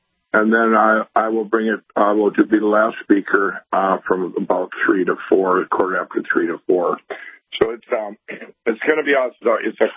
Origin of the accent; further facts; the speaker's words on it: Minnesota, United States; They in my home state here, Minnesota, you know, here we're having this big event